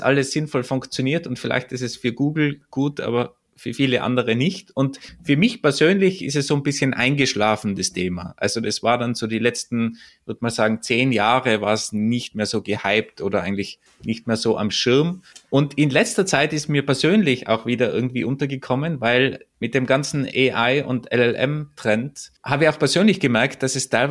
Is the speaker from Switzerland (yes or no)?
no; Tyrol, Austria; Ich komme ja aus Tirol